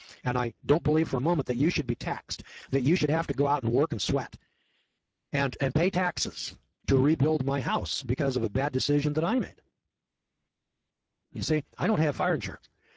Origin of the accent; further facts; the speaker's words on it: California, United States; Of course, I was from California, and this guy said, you know, you're from California, and you know, you got those earthquakes.